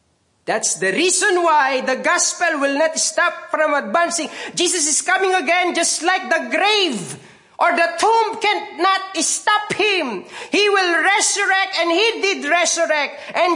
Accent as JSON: {"language": "English", "country": "Philippines", "said": "I said, I am from the Philippines."}